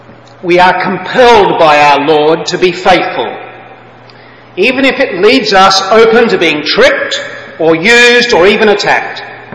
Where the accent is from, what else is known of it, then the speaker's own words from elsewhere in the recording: Melbourne, Victoria, Australia; they're going to my hometown, Melbourne, to go shopping, of course.